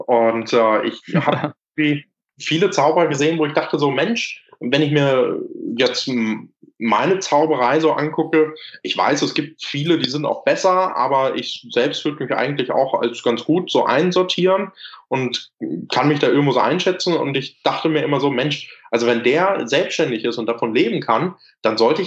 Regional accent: Lüdenscheid, North Rhine-Westphalia, Germany; Hier in Lüdenscheid, wo ich herkomme

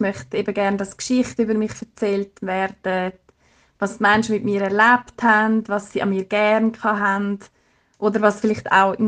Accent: Switzerland; now in Dobel, Germany; am Ufer vom Walensee. Das ist meine alte Heimat. Oder gerade da bei mir daheim, Dobel um die Ecke.

